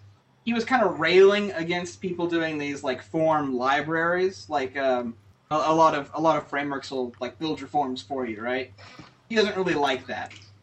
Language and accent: English; Oklahoma, United States; So I grew up in Oklahoma, out in like the countryside of Oklahoma, right?